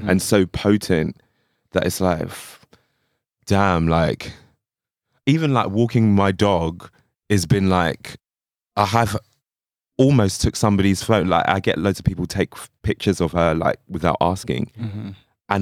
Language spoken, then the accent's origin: English; London, United Kingdom; I grew up in East London, which is a very multicultural space, but where I'm living now is Black.